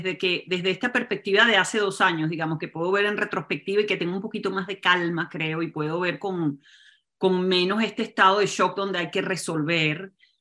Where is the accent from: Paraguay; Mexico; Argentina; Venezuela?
Venezuela; Yo nací, crecí en Venezuela con padres alemanes, pero pues allí nací, ahí crecí. Y es un país con una inmensa inequidad social, realmente una cosa terrible